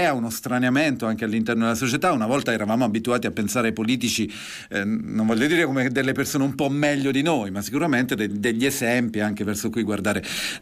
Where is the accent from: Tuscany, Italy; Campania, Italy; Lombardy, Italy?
Campania, Italy; Io sono campano, quindi siamo coterronei